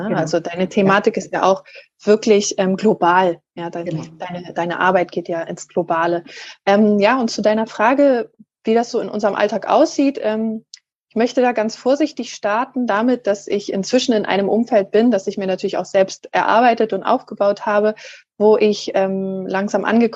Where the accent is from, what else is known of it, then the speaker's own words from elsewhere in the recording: Hamburg, Germany; Ich bin ja in Hamburg geboren, aufgewachsen. Ich lebe hier, das ist halt meine Heimat.